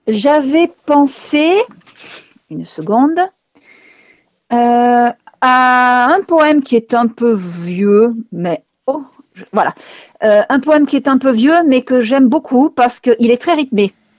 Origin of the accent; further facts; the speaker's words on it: Nîmes, Occitanie, France; born there; ce serait Nîmes, ma ville natale.